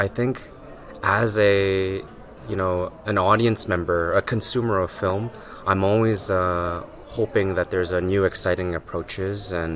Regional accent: Canada; growing up in Canada, I found that with the rise of YouTube

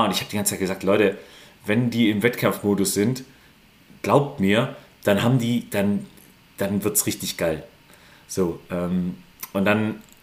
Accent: Swabia, Germany; Als Schwabe ist es schon crazy.

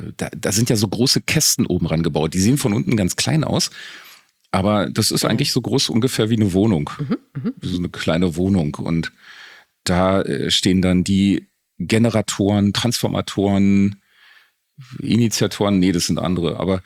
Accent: Rathenow, Brandenburg, Germany; wie viel Strom meine Heimatstadt Rathenow braucht. In Brandenburg mit 27.000 Menschen braucht 201 Gigawattstunden pro Jahr.

